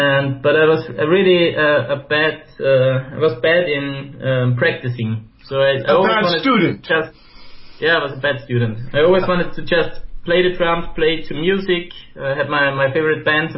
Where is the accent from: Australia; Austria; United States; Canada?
Austria; Gmunden, Upper Austria; I'm from Upper Austria, so it's like the lake area where the Alps start, so it's pretty nice areas, a lot of mountains.